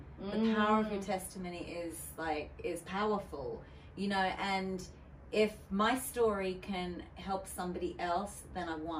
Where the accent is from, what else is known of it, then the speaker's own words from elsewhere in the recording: Canada; hey, you know, I'm a DJ from Canada.